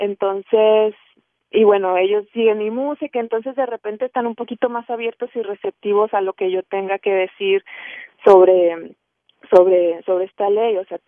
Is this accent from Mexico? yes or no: yes; Ciudad Juárez, Chihuahua, Mexico; Sí, yo soy originaria de Ciudad Juárez, es una ciudad fronteriza con El Paso, Texas